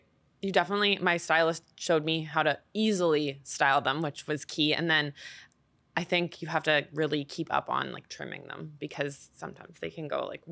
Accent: Canada; I'm Canadian, so.

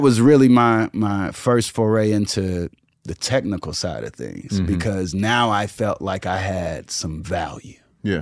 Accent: Houston, Texas, United States; So we didn't have the ability to have those types of privileges, especially growing up in Houston. It wasn't like an Atlanta scene.

